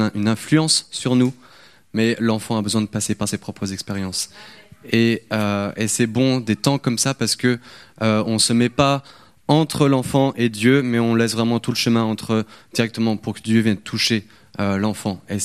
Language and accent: French; Auvergne-Rhône-Alpes, France; j'aimerais bien retourner vers chez moi, en Savoie, parce que c'est quand même plus joli.